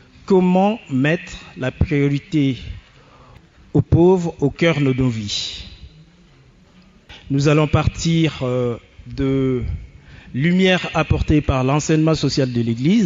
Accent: DR Congo; now in France; Je suis originaire du Congo-Kinshasa. Je suis franco-congolais, donc, depuis une vingtaine d'années en France.

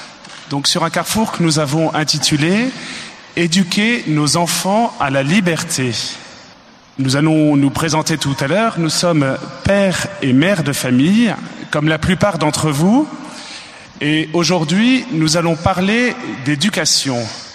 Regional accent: Lille, Hauts-de-France, France; Nous venons de Lille.

